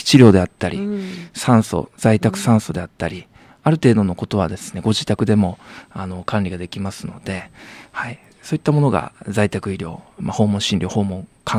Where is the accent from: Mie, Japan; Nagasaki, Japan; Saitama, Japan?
Mie, Japan; Suzuka; 私の出身が三重県の鈴鹿市でして